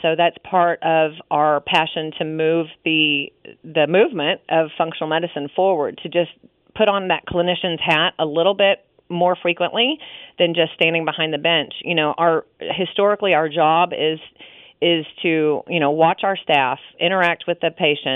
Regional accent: Dallas, Texas, United States; moved away as an adult; also born or lived in Oklahoma; Yeah, I'm originally from Dallas, and I had moved to a small college community in western Oklahoma, about 5 hours away from any family

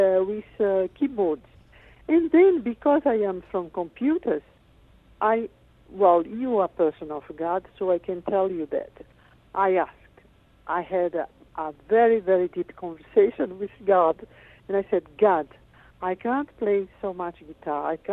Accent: Brazil; born there; English is a second language; I was born in Brazil, but French.

